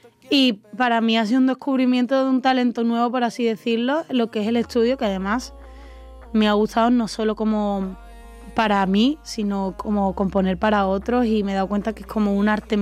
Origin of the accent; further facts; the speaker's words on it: Málaga, Andalusia, Spain; now in Madrid, Spain; a mí me encanta volver a casa siempre y a mi hija, a Málaga. Soy una enamorada, además, de mi tierra.